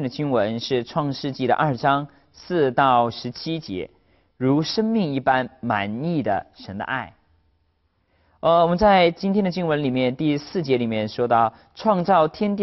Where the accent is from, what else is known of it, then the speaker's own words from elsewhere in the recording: China; 我们中国人也经常用这样的说人活着是有一口气。